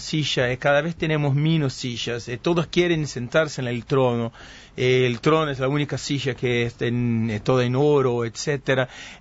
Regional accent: Rio de Janeiro, Brazil; Spanish is a second language; Soy de Río, por supuesto.

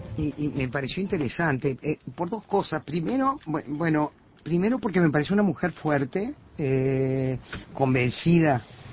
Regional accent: Uruguay; qué distintos que somos los uruguayos

